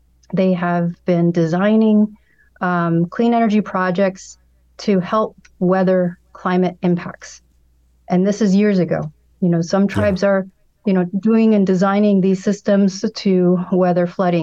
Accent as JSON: {"language": "English", "region": "Arizona", "country": "United States", "tie": "born or raised there", "said": "I grew up in Arizona and our connection to land, you know, goes way back before states formation."}